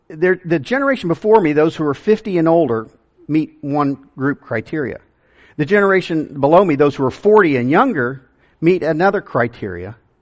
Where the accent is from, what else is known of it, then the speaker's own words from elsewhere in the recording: Kansas, United States; now in Lakeland, United States; I'm from Kansas. How in the world did I end up in Lakeland, Florida?